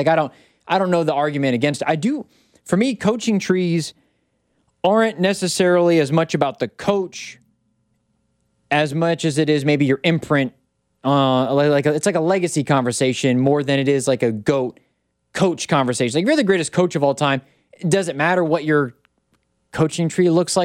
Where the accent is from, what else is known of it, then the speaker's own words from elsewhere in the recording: Indianapolis, Indiana, United States; And I was raised in a hate the Patriots that's household funny. Growing up in Indianapolis.